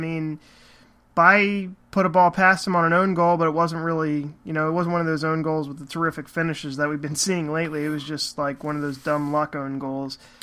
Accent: United States; we're American, Ken, and we're not in these cities

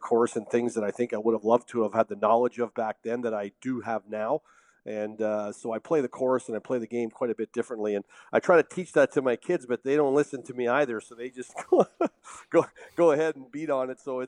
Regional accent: Quebec, Canada; I was a young kid growing up on the South Shore of Montreal

